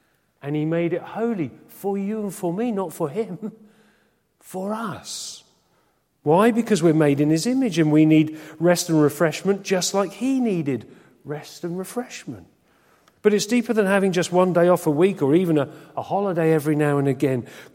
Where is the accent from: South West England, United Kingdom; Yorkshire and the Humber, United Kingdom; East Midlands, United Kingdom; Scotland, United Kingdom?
South West England, United Kingdom; Exeter; I was not brought up in London. I know many of you born and bred in London. I was born and bred by the sea. Exeter, we used to go down Dawlish Warren all the time.